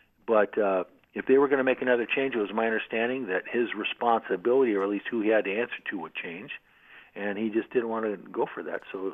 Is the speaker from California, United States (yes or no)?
yes; San Francisco, California, United States; that's where I grew up. And I grew up in San Francisco.